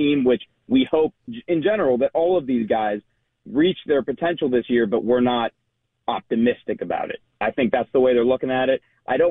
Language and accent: English; Pittsburgh, Pennsylvania, United States; I'm from Pittsburgh, so originally a Pirates fan, kind of becoming a Tigers fan since I'm out here.